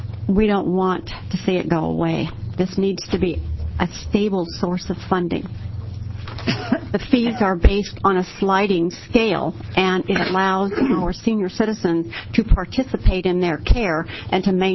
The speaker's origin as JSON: {"language": "English", "town": "Gresham", "region": "Oregon", "country": "United States", "said": "I come from Gresham, Oregon."}